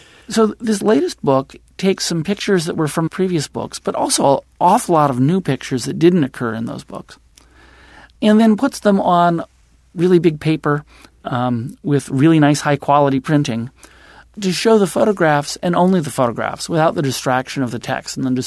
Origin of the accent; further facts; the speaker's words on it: Los Angeles, California, United States; I grew up in Los Angeles.